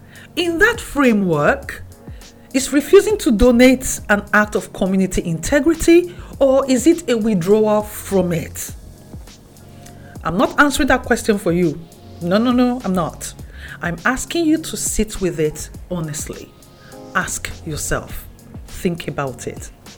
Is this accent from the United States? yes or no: no; Nigeria; born there; I was born in Nigeria. I was raised in a home where Christianity and African cultural traditions sat at the same table. They were not in conflict in my household. They were layered.